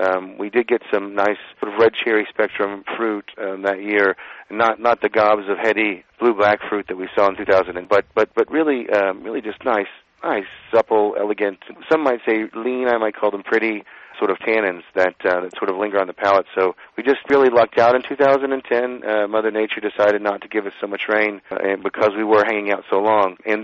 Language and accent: English; Memphis, Tennessee, United States; Well, no, it's funny you ask. I'm from Memphis, Tennessee. There aren't many of us out here from Memphis making wine